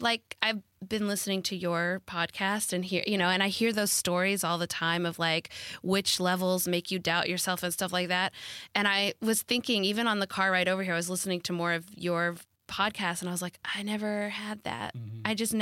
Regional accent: Arkansas, United States; I'm from Arkansas. We'd go around the state

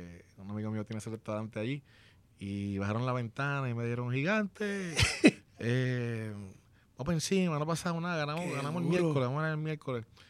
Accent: Caimito, Puerto Rico; me crié acá en Caimito, acá en el área metro

